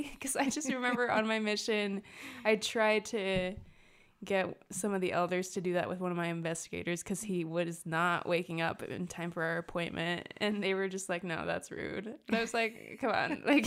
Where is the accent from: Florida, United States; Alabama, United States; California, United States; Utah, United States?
Utah, United States; my mom is from Nicaragua, my dad is from Mexico, and I was born and raised in Utah.